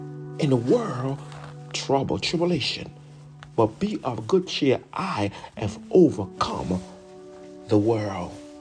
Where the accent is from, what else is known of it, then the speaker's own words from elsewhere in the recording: Jamaica; y'all foreigners come here to take all the job, knowing that I was from Jamaica.